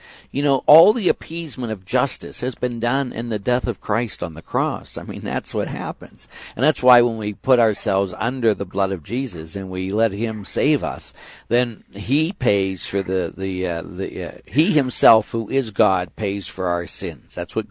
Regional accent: Pittsburgh, Pennsylvania, United States; I grew up in Spring Hill on the north side is where I grew up.

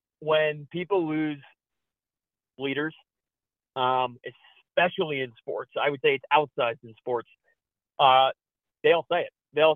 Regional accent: New York, United States; What's funny is I grew up on Long Island, spent my whole life on Long Island, and I hate the New York Islanders.

